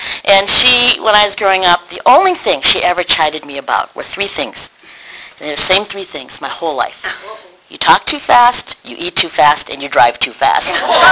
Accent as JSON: {"language": "English", "country": "United States", "tie": "born or raised there", "said": "Chinese-American, which means I'm the first one, my brother and I, in our family to have been born and raised in America."}